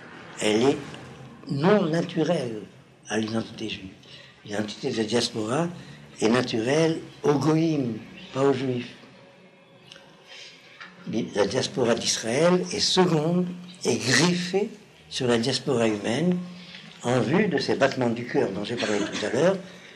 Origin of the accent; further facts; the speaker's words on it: Algeria; Je me rappelle mon enfance en Algérie, là c'est encore plus significatif, parce que nous étions une communauté qui sortait de la ville arabe.